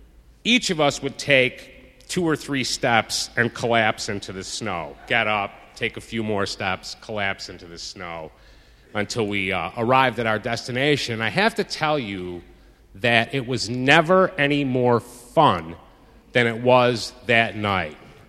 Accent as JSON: {"language": "English", "town": "Rochester", "region": "New York", "country": "United States", "tie": "born or raised there", "said": "I grew up in Rochester, New York. I was born in 1959. I'll be 50 years old this year."}